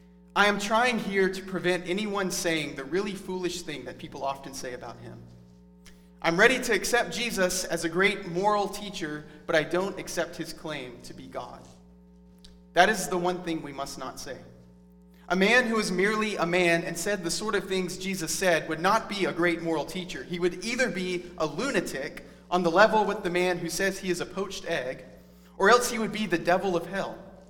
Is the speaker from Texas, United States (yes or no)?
no; Prattville, Alabama, United States; that was one of the less embarrassing things that I did as I grew up in Prattville.